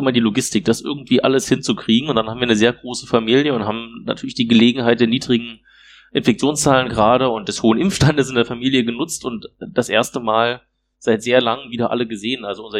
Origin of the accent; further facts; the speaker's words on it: Strausberg, Brandenburg, Germany; also born or lived in Wriezen; Ich bin auch im Oderbruch geboren, weil es in Strausberg kein Krankenhaus gab zu dem Zeitpunkt. Das ist auch der einzige Grund gewesen, warum ich da in Wriezen geboren bin.